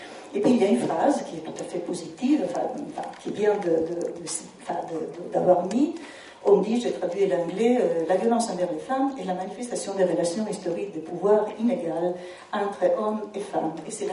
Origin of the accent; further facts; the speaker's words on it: Italy; French is a second language; je suis italienne